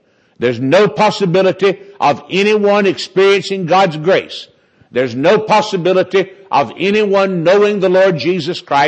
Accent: Winston-Salem, North Carolina, United States; He was an evangelist who lived in my hometown in Winston-Salem, North Carolina.

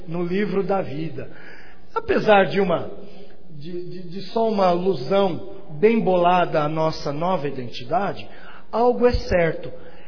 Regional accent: Atibaia, São Paulo, Brazil; Eu mesmo sou nascido em São Paulo, mas cresci aqui, vim para cá, eu era criancinha ainda, cresci aqui, como se o meu coração é mais atibaiense que paulistano, né?

